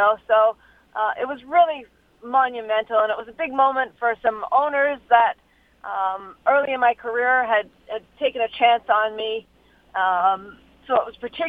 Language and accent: English; Canada; Growing up in Canada, this was such a showcase race for us.